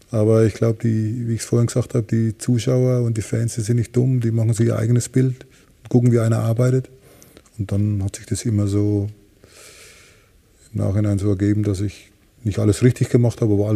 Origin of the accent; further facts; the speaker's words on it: Bavaria, Germany; now in Hamburg, Germany; Dann bin ich als Franke nach Hamburg gekommen.